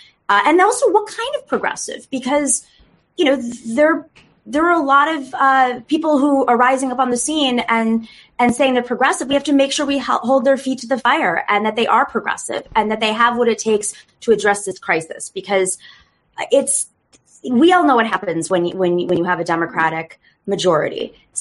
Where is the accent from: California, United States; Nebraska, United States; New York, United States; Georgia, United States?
New York, United States; It was actually the district I grew up in Western New York when I was a kid.